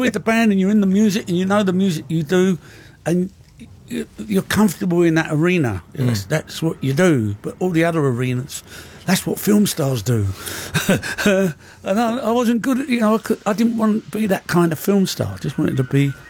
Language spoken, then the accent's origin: English; Chiswick, London, United Kingdom; also born or lived in Shepherd's Bush; It was a house we grew up in Chiswick. I lived there from the age of 11. I moved from Shepherd's Bush to Chiswick.